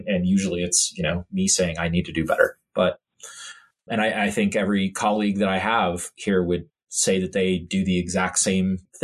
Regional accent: Rust Belt, United States; And I grew up in the Rust Belt, which I think sort of influenced that as well

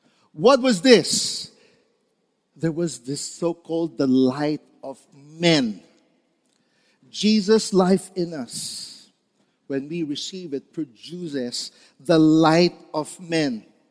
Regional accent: Lucban, Calabarzon, Philippines; I'm from Lokban, Quezon. Taga Quezon po ako. Buti na lang wala po akong punto.

